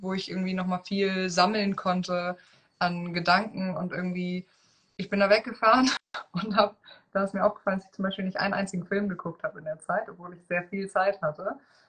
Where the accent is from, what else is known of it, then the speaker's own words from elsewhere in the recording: Hamburg, Germany; Ja, nee, ich komme ja aus Hamburg.